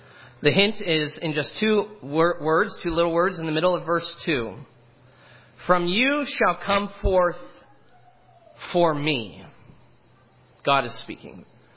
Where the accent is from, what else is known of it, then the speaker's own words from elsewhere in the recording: Hollidaysburg, Pennsylvania, United States; And then eventually what you learn to do when you're from Hollidaysburg is you just say, I'm from Pittsburgh. It's 3 hours away